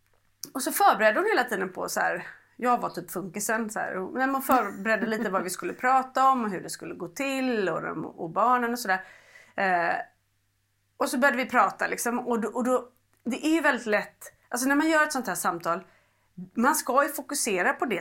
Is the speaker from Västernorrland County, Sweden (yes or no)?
yes; Sundsvall, Västernorrland County, Sweden; Jag är från Sundsvall. Ja, jag gillar ju Sundsvall.